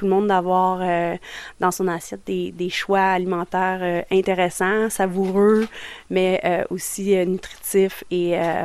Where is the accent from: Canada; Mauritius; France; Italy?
Canada; Saint-Bruno-de-Montarville, Quebec; Je viens de Saint-Bruno sur la rive sud de Montréal. Donc, une Montarvilloise